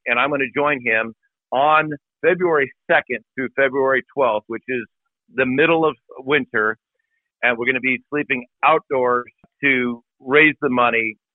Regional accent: San Diego, California, United States; I grew up in San Diego.

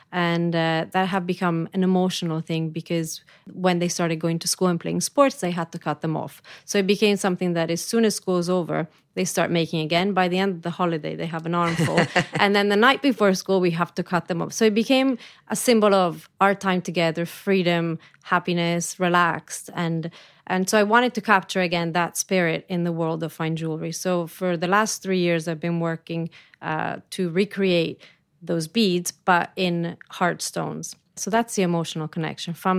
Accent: Florence, Tuscany, Italy; English is a second language; you know, I grew up in Florence, so definitely that was my upbringing. I was a little bit more exotic, I think, than the traditional Florentine because my mother's from New York.

